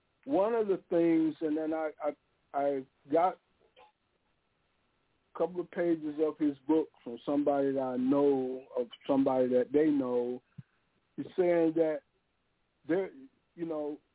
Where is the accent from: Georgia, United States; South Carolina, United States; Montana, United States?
Georgia, United States; I'm from Georgia. I'm from Georgia, you guys. I'm 72 years old.